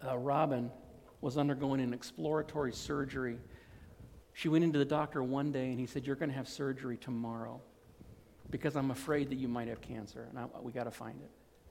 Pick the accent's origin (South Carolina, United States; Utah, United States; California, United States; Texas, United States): California, United States; because I was from California. That stuff doesn't happen in California.